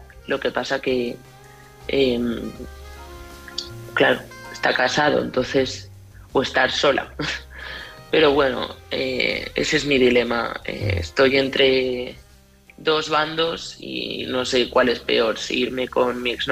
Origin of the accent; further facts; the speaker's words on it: Madrid, Community of Madrid, Spain; de Madrid.